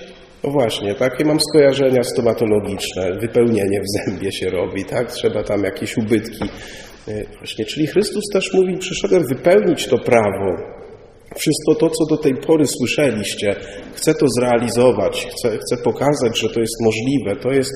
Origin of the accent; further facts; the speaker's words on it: Lublin Voivodeship, Poland; also born or lived in central Poland; Ja co prawda urodziłem się w centralnej Polsce, no ale to taki drobny epizod, bo wkrótce już zostałem z rodzicami przetransportowany właśnie tutaj na ziemię lubelską, więc cały czas tutaj dorastałem.